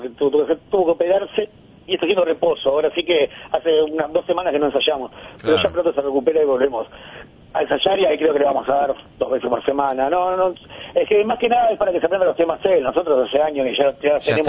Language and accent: Spanish; Montevideo, Uruguay; moved away; Yo soy de Montevideo.